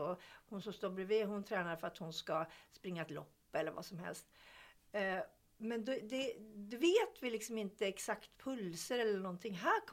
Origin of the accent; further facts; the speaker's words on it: Sweden; Nej, jag är svensk, möjligen finsk anfader eller något.